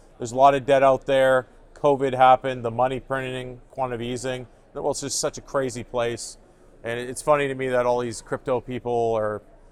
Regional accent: Vancouver, British Columbia, Canada; I'm a promoter from Vancouver

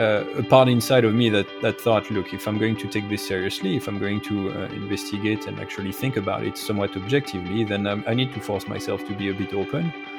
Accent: Île-de-France, France; accent: French; also born or lived in New York; now in United States; So as my accent readily betrays, I am French, but I do live in the United States now

